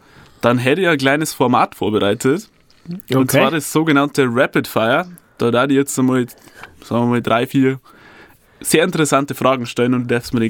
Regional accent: Spiegelau, Bavaria, Germany; Wenn wir dann aus der Region kommen, wie ich komme aus Spiegelau

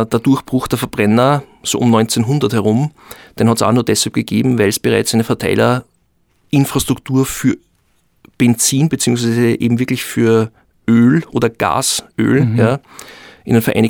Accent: Austria; born there; also ich bin ein gebürtiger Österreicher

